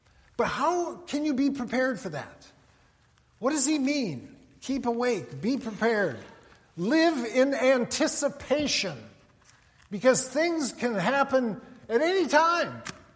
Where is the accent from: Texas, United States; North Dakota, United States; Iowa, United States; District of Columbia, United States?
North Dakota, United States; Minot; As most of you know by now, I grew up in Minot, North Dakota